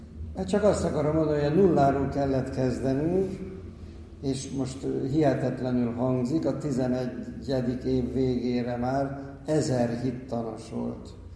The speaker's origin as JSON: {"language": "Hungarian", "region": "Pest", "country": "Hungary", "said": "én meg a Gödöllői dombság nyúlványaiból származom"}